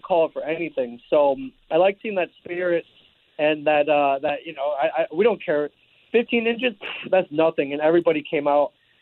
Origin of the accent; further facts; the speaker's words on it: Ann Arbor, Michigan, United States; And then from 16 to about 22, I grew up in Ann Arbor. I'm a U of M graduate.